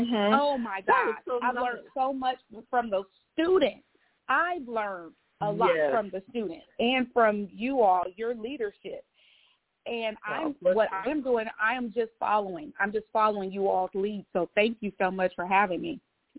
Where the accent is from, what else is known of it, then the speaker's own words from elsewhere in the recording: Fresno, California, United States; And being the woman that I am, I'm from West Fresno.